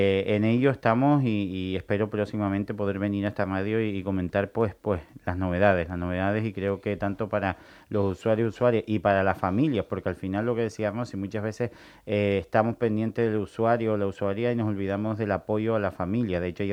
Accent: Canary Islands, Spain; que somos canarios y canarias igual que el resto de islas

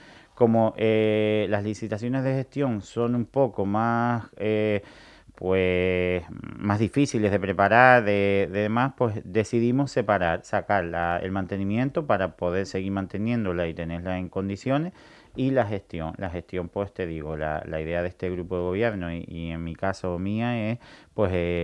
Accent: Canary Islands, Spain; que somos canarios y canarias igual que el resto de islas

